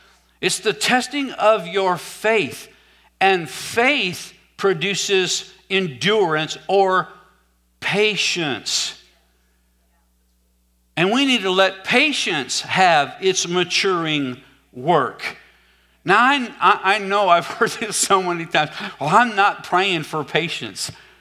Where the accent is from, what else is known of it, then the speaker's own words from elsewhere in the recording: the South, United States; I've told you before, because I'm from the South, that's a whole lot of Southern comfort.